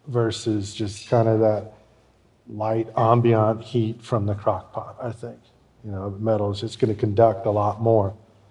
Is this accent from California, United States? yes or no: no; Denton, Texas, United States; I'd fished all my life. I mean, I grew up in Denton, which is just north of here.